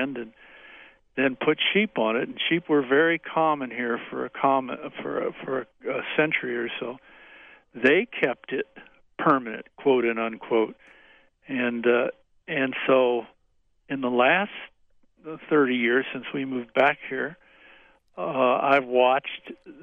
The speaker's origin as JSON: {"language": "English", "town": "Upper Sandusky", "region": "Ohio", "country": "United States", "tie": "born or raised there", "said": "It's about midway between Toledo and Columbus, and so you all know, right north of Marion, a little town of Upper Sandusky is my hometown"}